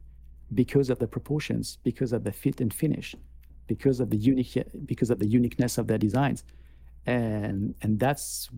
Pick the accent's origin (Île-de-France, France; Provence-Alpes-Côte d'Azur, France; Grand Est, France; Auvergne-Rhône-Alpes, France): Grand Est, France; born there; English is a second language; I was born in Alsace, which is basically on the Swiss border.